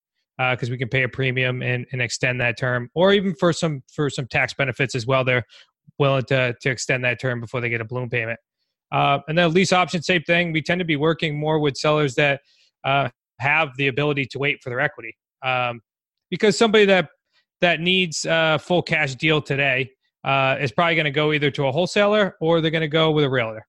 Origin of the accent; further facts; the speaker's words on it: New England, United States; we're from New England. We talk fast. We move fast.